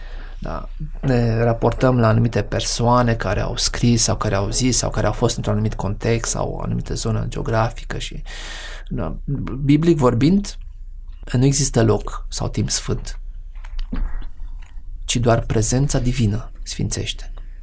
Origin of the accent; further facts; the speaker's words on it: Alba Iulia, Alba County, Romania; Alba Iulia, orașul meu natal, da? Capitala istorică a țării